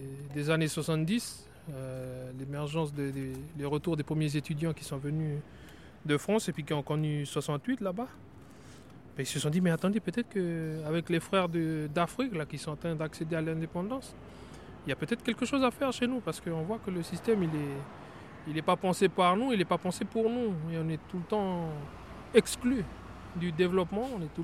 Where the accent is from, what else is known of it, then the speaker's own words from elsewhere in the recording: New Caledonia; Nous, on est des Kanaks, et puis fiers de l'être, c'est ça le truc.